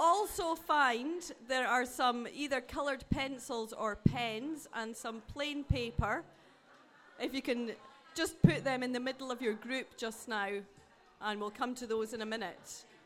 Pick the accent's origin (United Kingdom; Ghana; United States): United Kingdom; Dundee, Scotland; also born or lived in Burton-on-Trent; now in Sileby, United Kingdom; As you can tell by my accent, I'm not a Midlander. I'm not really a Northerner either. I'm much further north than that. I'm originally from Dundee in Scotland. But I have worked and lived in Burton-on-Trent, and I now work and live in Sileby, which is near Loughborough.